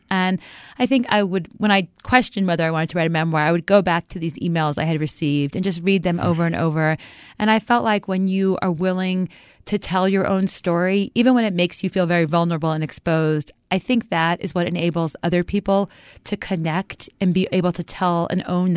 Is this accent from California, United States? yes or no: no; Memphis, Tennessee, United States; Well, I grew up in the Orthodox Jewish community. I actually grew up in Memphis, Tennessee, which is not usually thought of as a stronghold of Jewish communities.